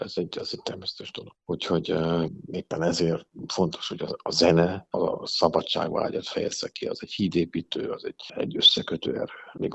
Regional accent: Budapest, Hungary; hogyha Budapesten a szülővárosomban állt a közönségeni.

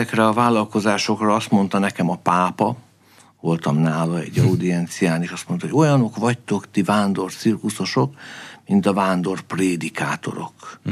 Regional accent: Hungary; és van egy világszövetség, amelyben szintén ott vagyunk, mint magyarok.

